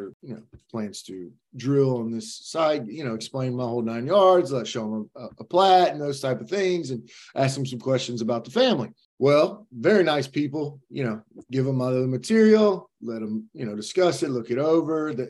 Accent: Louisiana, United States; So thank goodness that I am a Cajun boy myself.

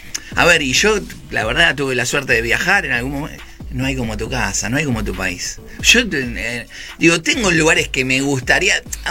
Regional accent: Mataderos, Buenos Aires, Argentina; Yo soy de Mataderos. Y mirá, para mí, yo me crié en la... Ustedes son jóvenes, por suerte, pero yo me crié en una calle de tierra, digamos. Al lado de mi casa había un tambo y salía un carro de leche con las vacas.

